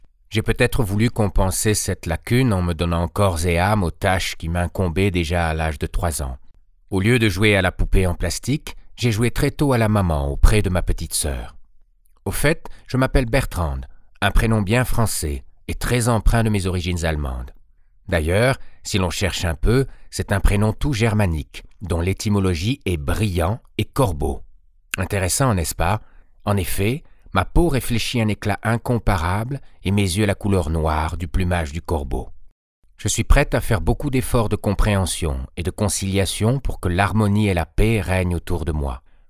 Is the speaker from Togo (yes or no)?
no; Antananarivo, Analamanga, Madagascar; born there; Je suis né à Tananarive, Madagascar, le 10 février 1940. Je suis né dans une famille de Bretons, de Mauriciens et également de Réunionnais.